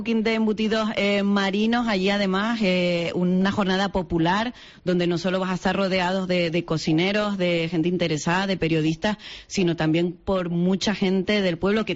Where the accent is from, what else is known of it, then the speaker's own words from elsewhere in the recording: Los Cristianos, Canary Islands, Spain; en mi pueblo, en el pueblo de los cristianos